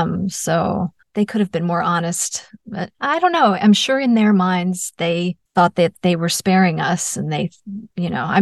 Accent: New York, United States; And, you know, I'm from New York.

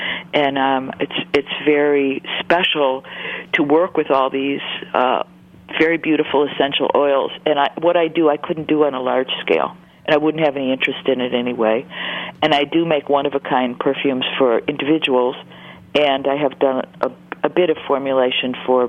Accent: Detroit, Michigan, United States; now in Bay Area, United States; I grew up in Detroit.

